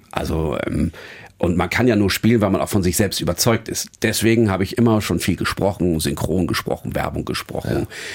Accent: Northern Germany, Germany; als Norddeutscher kriegt man es ja auch oft genug von oben

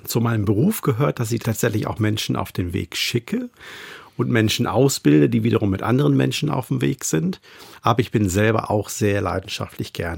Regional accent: Lower Saxony, Germany; Oder ich komme selbst persönlich aus Ostfriesland eigentlich.

